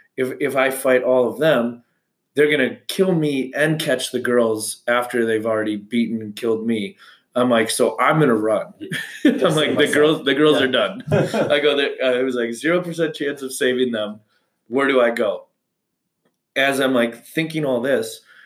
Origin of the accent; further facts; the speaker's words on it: United States; Was and then they, and because I'm an American, they're going to assume that my parents are rich or that we have lots of money.